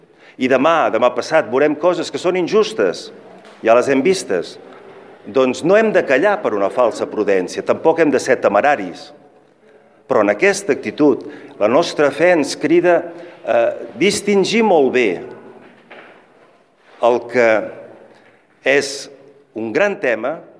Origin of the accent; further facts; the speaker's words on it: Catalonia, Spain; ens podem sentir molt orgullosos com a catalans